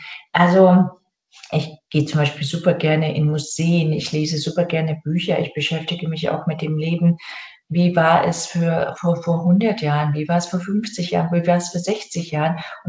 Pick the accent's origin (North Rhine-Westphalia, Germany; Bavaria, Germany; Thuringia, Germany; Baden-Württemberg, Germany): Thuringia, Germany; Erfurt; ich komme aus Erfurt und bin dann mit der Straßenbahn zu meiner Oma gefahren